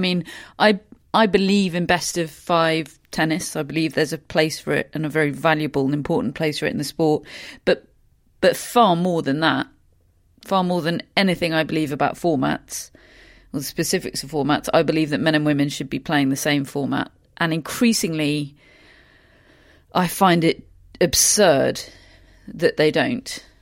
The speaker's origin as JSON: {"language": "English", "country": "United Kingdom", "said": "but it's all been beaten down by, you know, being British, and I don't know."}